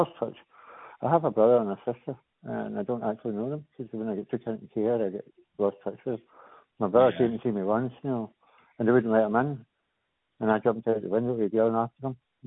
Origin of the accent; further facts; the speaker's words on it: Kirkintilloch, Scotland, United Kingdom; but he came from my hometown in Kirkintilloch.